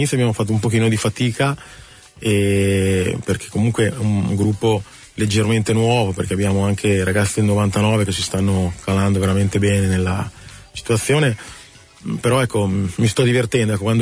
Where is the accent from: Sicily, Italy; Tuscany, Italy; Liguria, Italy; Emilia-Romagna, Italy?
Liguria, Italy; born there; perché sono nato in Liguria, dove la Serie A non c'è mai stata